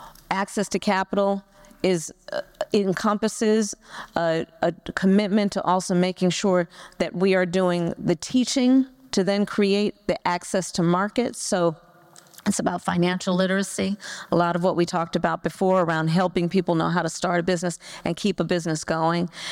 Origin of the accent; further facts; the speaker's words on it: California, United States; As you all know, I'm from California, from the Bay Area.